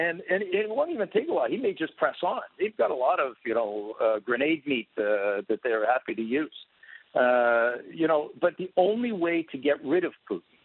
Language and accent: English; Canada; I was born and raised in Canada.